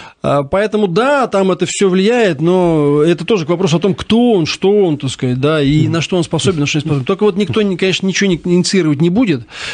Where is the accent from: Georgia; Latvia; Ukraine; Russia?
Russia; я не грузин, не прибалт, я русский